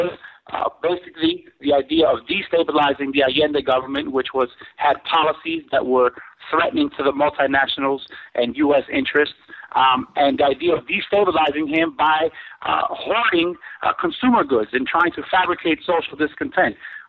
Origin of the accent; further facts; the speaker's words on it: Chile; you mentioned that I'm from Chile.